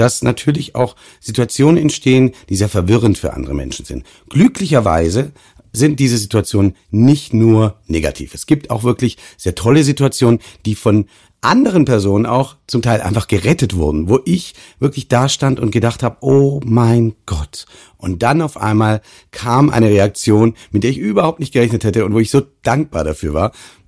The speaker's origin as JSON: {"language": "German", "town": "Stuttgart", "region": "Baden-Württemberg", "country": "Germany", "said": "Ich komme aus Stuttgart, ich lebe dort"}